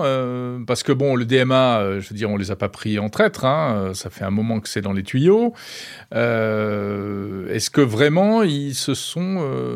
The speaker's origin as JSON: {"language": "French", "country": "France", "said": "Nous, on est français, on est très critiques."}